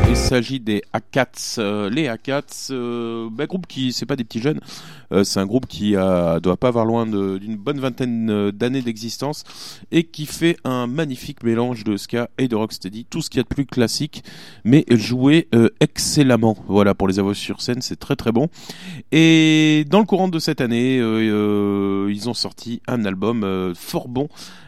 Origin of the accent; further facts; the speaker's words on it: Bordeaux, Nouvelle-Aquitaine, France; Même en tant que Bordelais, on est bien obligé de l'admettre.